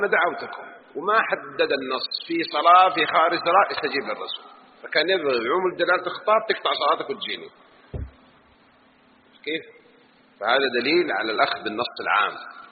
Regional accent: Jeddah, Makkah Province, Saudi Arabia; طيب أنت شوف الآن السيارة اللي يسمونها عندنا بالحجاز بجدة

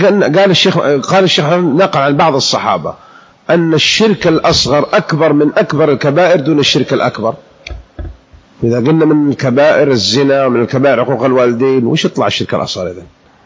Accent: Hijaz, Saudi Arabia; يمثل لشيء عندهم بالشام وهو عندنا بالحجاز

